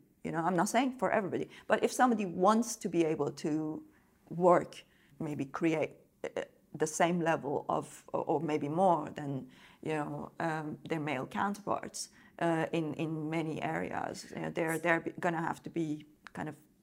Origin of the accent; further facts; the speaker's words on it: Iran; I come from a difficult kind of background. Mm-hmm. I'm sure that, you know, growing up in Iran, you know, under very difficult conditions.